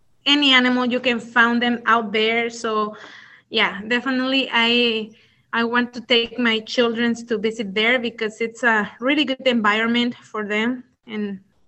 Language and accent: English; Zacatecas, Mexico; English is a second language; I'm from Zacatecas, Mexico, but when I was there, I was living in a countryside